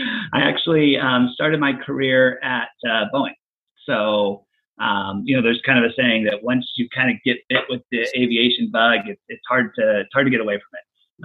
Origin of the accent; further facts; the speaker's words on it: Oregon, United States; So I grew up in Oregon, was a runner, ran in college, have been competing since then.